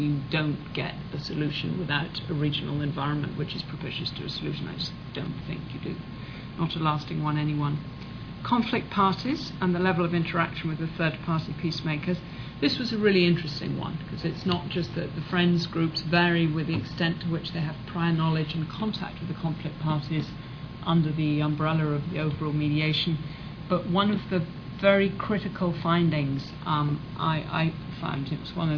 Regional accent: United Kingdom; In being a Brit, I hardly spent any time at all at university.

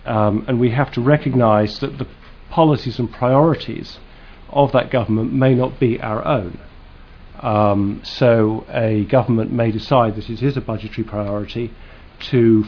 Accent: United Kingdom; accent: British; you can tell from my accent I'm British, so I perhaps have a European perspective

